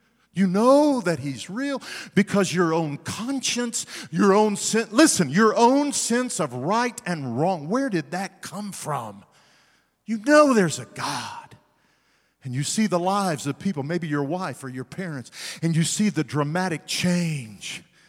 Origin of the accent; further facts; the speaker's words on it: Wichita Falls, Texas, United States; I grew up in Wichita Falls.